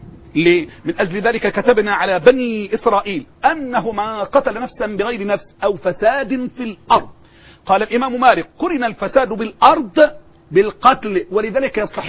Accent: Egypt; تعرف البلد دي عندنا في مصر بقت خسرانه قد ايه من يوم 25 ليومك دي؟

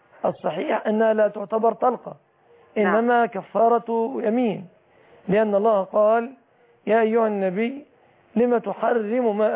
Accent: Egypt; عندنا في مصر،

